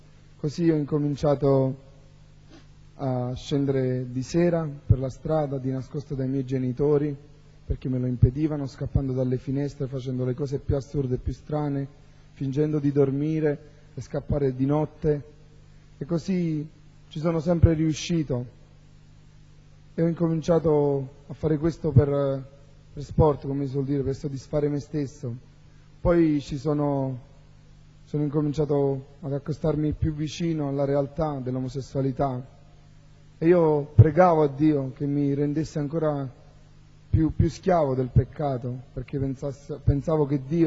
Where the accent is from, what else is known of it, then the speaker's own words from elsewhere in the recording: Naples, Campania, Italy; vengo da Napoli e ho 26 anni.